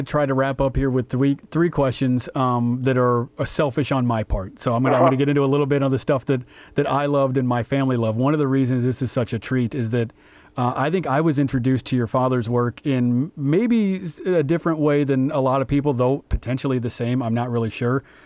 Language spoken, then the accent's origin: English; Des Moines, Iowa, United States; growing up in Des Moines, Iowa, and then driving into Southwest Iowa